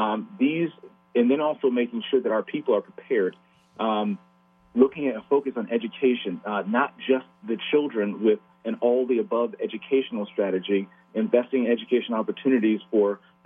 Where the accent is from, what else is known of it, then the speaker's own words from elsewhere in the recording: United States; I am a black man. I am an American.